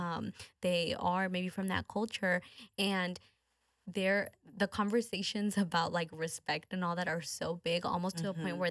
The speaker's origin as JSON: {"language": "English", "town": "Houston", "region": "Texas", "country": "United States", "tie": "born there", "said": "Yes. And I was born here in Houston, so very different cultures. I identify more, so I definitely identify with both, but we're just a lot closer to like the Mexican side of my family."}